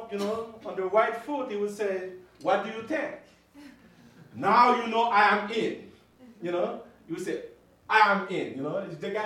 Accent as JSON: {"language": "English", "country": "Haiti", "tie": "born or raised there", "said": "the time that when I grew up in Haiti"}